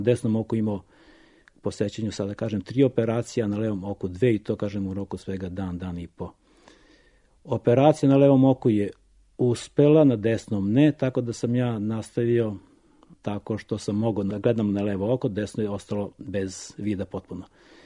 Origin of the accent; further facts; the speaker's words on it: Barbatovac, Toplica District, Serbia; born there; rođen sam u Barbatovcu 1956. godine. To je tada bilo opštinsko mesto, danas je to selo u Topličkom okrugu.